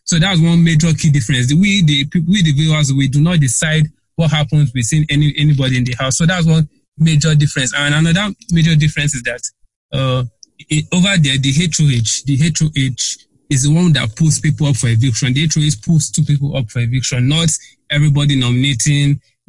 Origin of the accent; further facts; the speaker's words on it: Nigeria; So this is the first time actually as a Nigerian watching BB Ninja